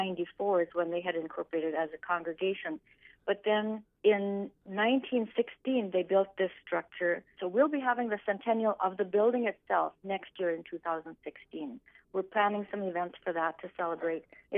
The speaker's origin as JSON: {"language": "English", "town": "Leeds", "region": "North Dakota", "country": "United States", "tie": "born or raised there", "said": "I grew up on a farm at Leeds, North Dakota. I went to a small school where you could be active in everything"}